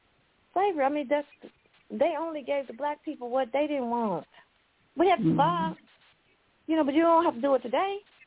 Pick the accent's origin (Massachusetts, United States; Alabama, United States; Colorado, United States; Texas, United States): Alabama, United States; Selma; I grew up in Selma.